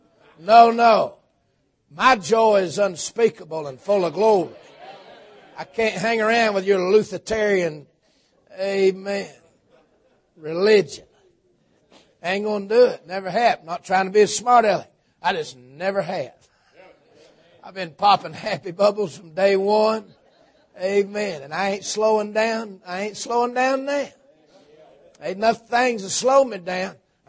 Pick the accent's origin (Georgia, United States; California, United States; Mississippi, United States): Georgia, United States; Tunnel Hill; I doubt they say Yahoo in the Hebrew. But I'm from Tunnel Hill. I say Yahoo if I want to.